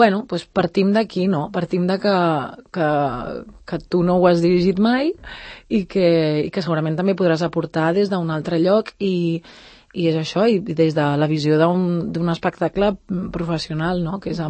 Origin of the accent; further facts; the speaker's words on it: Terrassa, Catalonia, Spain; Soc terrassenca.